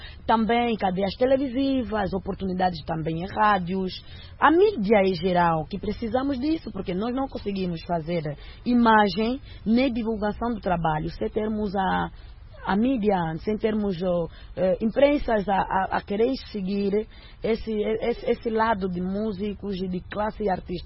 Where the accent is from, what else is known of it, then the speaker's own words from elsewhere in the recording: Angola; nós somos angolanos, somos africanos